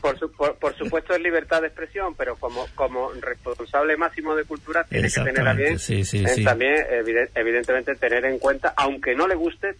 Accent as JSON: {"language": "Spanish", "town": "Huelva", "region": "Andalusia", "country": "Spain", "said": "disfrutar de Huelva, de mi tierra, porque ya sabéis que la mitad soy de Huelva."}